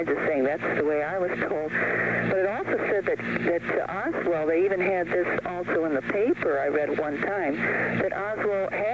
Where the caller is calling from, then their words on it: Detroit, Michigan, United States; From Detroit.